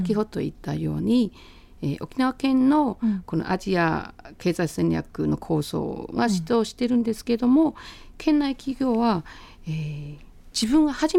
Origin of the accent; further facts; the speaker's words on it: Fuzhou, Fujian, China; Japanese is a second language; now in Beijing, China; 生まれは実は福建省の福州市にある小さな島なんですよ。私も島娘ですね。